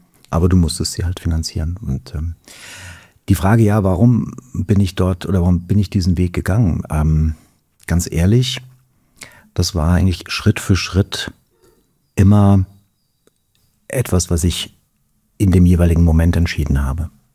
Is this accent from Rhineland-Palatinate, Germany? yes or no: yes; Worms, Rhineland-Palatinate, Germany; In meiner Heimatstadt in Worms. Und bin dann zum Studium nach Mainz gegangen